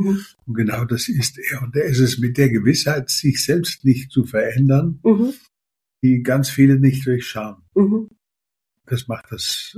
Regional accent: Bavaria, Germany; born there; obwohl ich gebürtiger Unterfranke bin

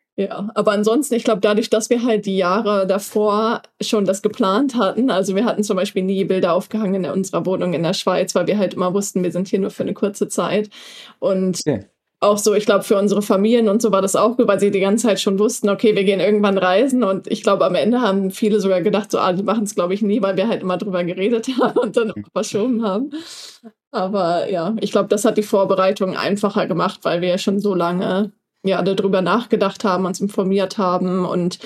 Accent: Northern Germany, Germany; ich komme aus Norddeutschland.

